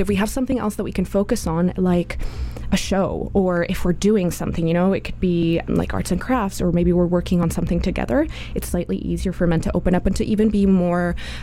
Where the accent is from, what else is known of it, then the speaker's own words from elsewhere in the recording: Bogotá, Colombia; moved away as an adult; I am originally from Bogota, Colombia, so I've been here for about 6 years now.